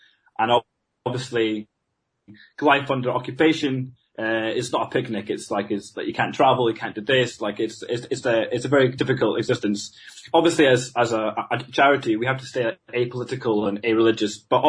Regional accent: Scotland, United Kingdom; I'm from Scotland

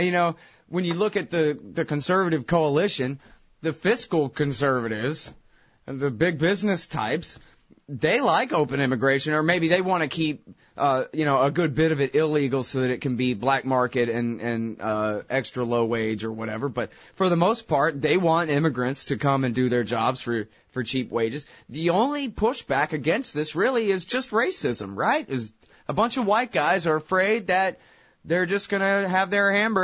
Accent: Texas, United States; I guess, I'm from Texas. And I grew up around people of all different

